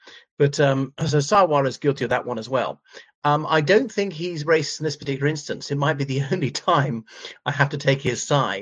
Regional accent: Ireland; Salutations, everyone. … from Ireland.

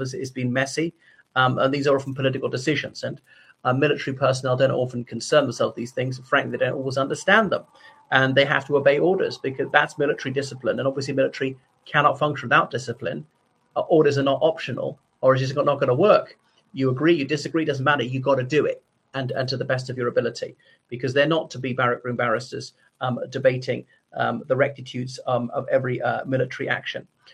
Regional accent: Ireland; from Ireland.

